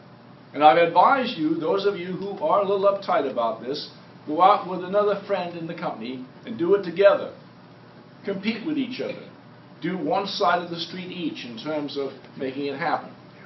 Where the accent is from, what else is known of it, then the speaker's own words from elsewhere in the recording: Newcastle, North East England, United Kingdom; I was born in Newcastle, northern England, a coal mining town. Coal miners come out of the ground every day covered with coal dust.